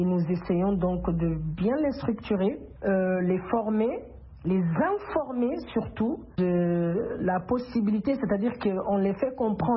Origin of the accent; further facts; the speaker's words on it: Guinea; je suis guinéenne d'origine Loma